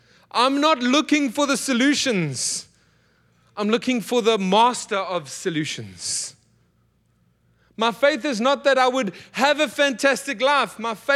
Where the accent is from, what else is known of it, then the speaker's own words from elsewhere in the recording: South Africa; I'm South African. We do like to hunt and do those things.